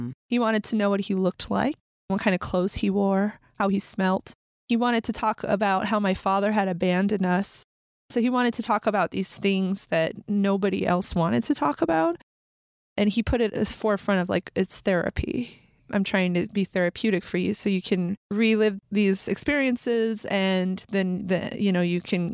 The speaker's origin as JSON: {"language": "English", "region": "California", "country": "United States", "tie": "born or raised there", "said": "which was not a really big deal growing up in Humboldt County"}